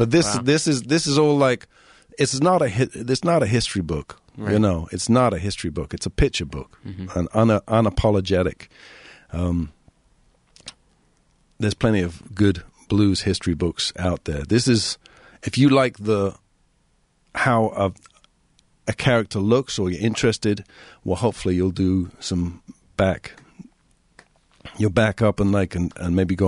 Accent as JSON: {"language": "English", "region": "South West England", "country": "United Kingdom", "tie": "born or raised there", "moved": "as an adult", "lives_now": "Edinburgh, United Kingdom", "said": "my hometown, this is in Devon in England, mm-hmm. when I was 19, I moved up to Edinburgh, Scotland. Mm-hmm. Because I had family up there"}